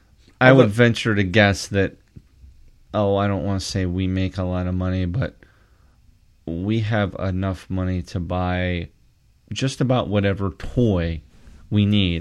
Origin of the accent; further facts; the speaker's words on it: United States; Which is funny because in America we import our lower class. You know, our goal as an American country, same thing, is to have all the middle class people be the people that were here first